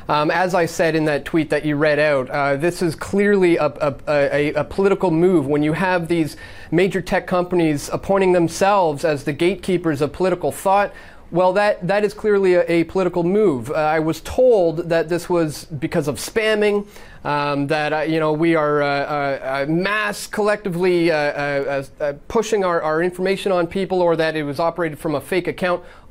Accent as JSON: {"language": "English", "country": "Canada", "said": "I'm Canadian. My channel is Canadian."}